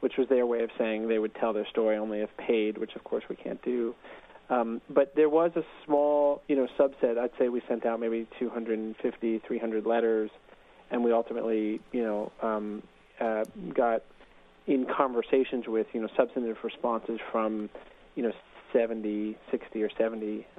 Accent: East Coast, United States; because I'm from the East Coast and I had no idea what the town would be like

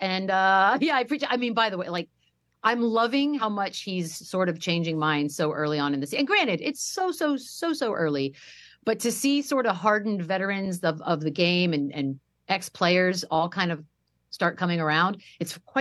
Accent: Texas, United States; I haven't bought them ever, even though I grew up in Texas.

